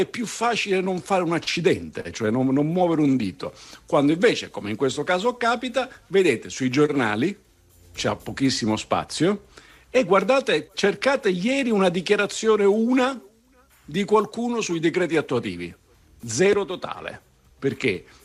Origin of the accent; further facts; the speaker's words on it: Palermo, Sicily, Italy; quelle del posto dove sei nato, dove sei cresciuto, quindi diciamo così l'appuntamento con la Santuzza, Santa Rosa lì a Palermo rimane irrinunciabile